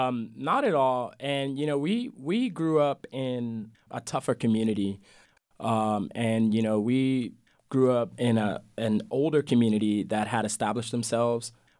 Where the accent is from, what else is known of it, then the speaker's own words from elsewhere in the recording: Louisiana, United States; So we grew up on the West Bank, so we didn't get as much flooding, but we did definitely get wind damage. The back of my mom's house blew completely off.